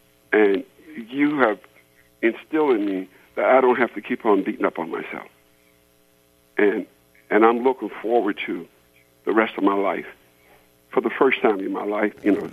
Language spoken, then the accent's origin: English; South Carolina, United States; also born or lived in Jacksonville, Florida; I was born in Jacksonville, Florida, and I grew up on my grandmother's farm in South Carolina, in the country.